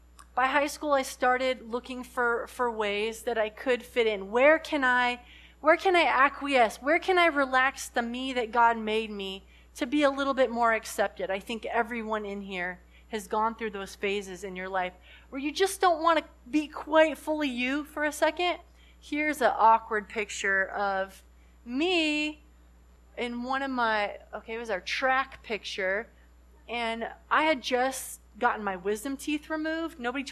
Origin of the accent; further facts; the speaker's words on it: Salt Lake City, Utah, United States; There are things that people didn't really think were that cool at the time in Salt Lake City, Utah.